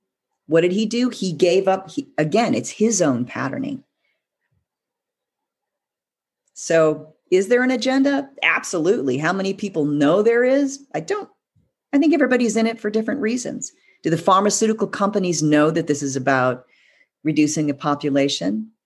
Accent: California, United States; I grew up in California. We live on a freaking fault line.

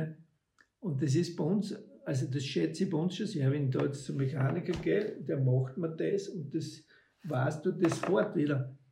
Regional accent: Styria, Austria; die Steiermark, also ich bin ja da geboren, in dem Haus da. Also die Steiermark ist einmal wirklich meine Heimat.

